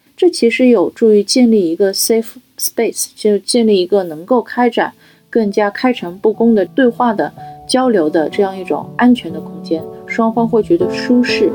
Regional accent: Shanghai, China; 因为我是上海人，然后我父母很保守

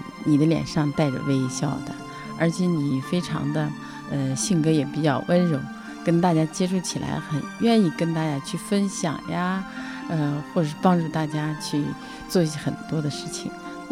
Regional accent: Taiyuan, Shanxi, China; 我是来自太原的

